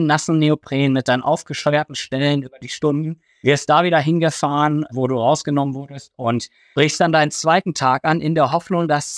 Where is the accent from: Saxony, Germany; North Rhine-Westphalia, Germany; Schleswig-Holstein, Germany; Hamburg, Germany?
Schleswig-Holstein, Germany; Eckernförde; also born or lived in Ruhrgebiet; Ich werde dieses Jahr 45 Jahre alt, komme aus Eckernförde, gebürtig aus dem Ruhrgebiet